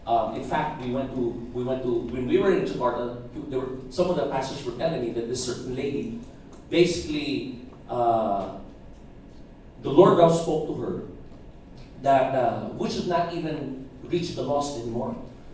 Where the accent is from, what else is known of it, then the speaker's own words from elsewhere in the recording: Makati, Metro Manila, Philippines; I grew up in Makati. Never heard that.